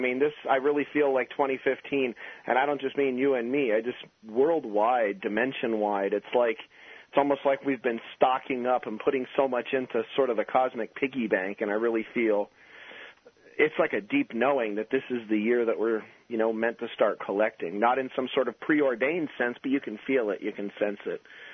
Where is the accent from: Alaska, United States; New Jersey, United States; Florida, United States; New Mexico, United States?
New Jersey, United States; I was born in New Jersey, South Jersey, like basically right across the river from Philadelphia, and I grew up in a pretty small farm town that's now basically just a suburb